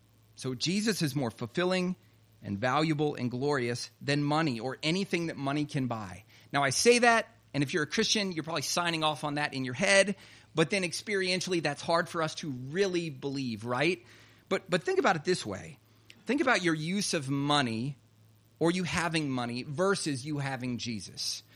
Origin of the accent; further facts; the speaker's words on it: South Carolina, United States; Happened in South Carolina, my home state.